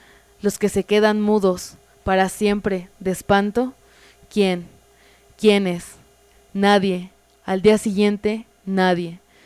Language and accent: Spanish; Comitán, Chiapas, Mexico; Ella es de la Ciudad de México, pero vivió mucho tiempo en Comitán, y yo soy de Comitán.